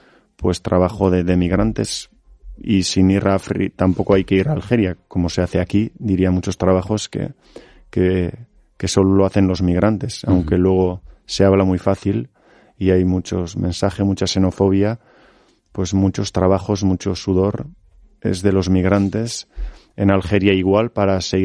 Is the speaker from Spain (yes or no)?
no; Hendaye, Nouvelle-Aquitaine, France; Yo soy de Hendaya, nos encontramos en Irún, y entre Hendaya e Irún hay una frontera que divide el País Vasco